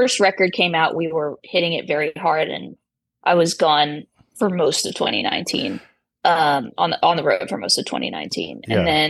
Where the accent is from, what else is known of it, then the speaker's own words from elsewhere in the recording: Woodland Hills, California, United States; Yeah, in Woodland Hills.